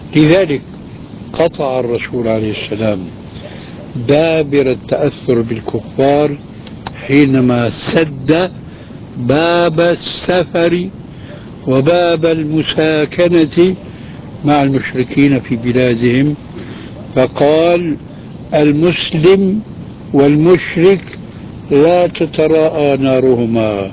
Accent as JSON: {"language": "Arabic", "country": "Syria", "said": "أيوة هذه بسموها عندنا في سوريا برازيت"}